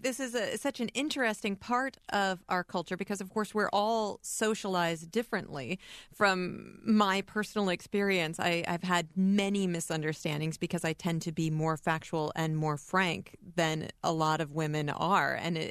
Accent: Midwest, United States; certainly as a Midwesterner, people often have liked to stereotype us and talk about our unusual ways of communication.

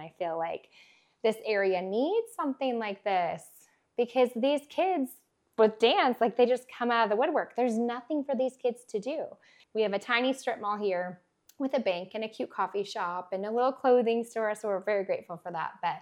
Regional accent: Springfield, Missouri, United States; also born or lived in Fort Worth; now in Lemoore, United States; So I'm from Springfield, Missouri, huge town. I moved here from Fort Worth, Texas, even bigger town.

